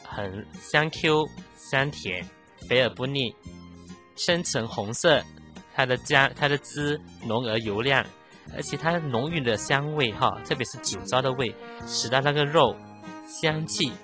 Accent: Fuzhou, Fujian, China; 就是想起我的童年和我的故乡

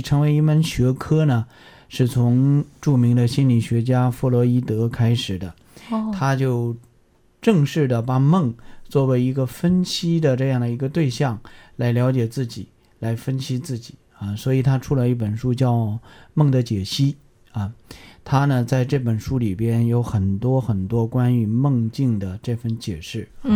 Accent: China

